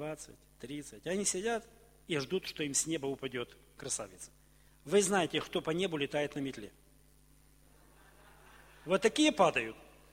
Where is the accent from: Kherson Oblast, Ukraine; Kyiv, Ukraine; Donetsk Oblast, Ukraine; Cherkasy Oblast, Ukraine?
Kherson Oblast, Ukraine; Kherson; мы из Херсона, и мы им как бы презентуем Херсон